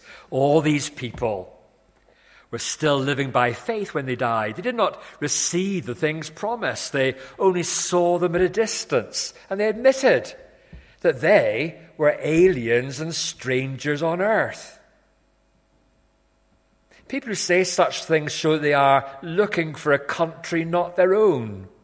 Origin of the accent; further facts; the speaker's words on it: South West England, United Kingdom; Cornwall is next nearest place to heaven on earth, and it is a wonderful place to be born and brought up in. And I'm proud of being a Cornish man.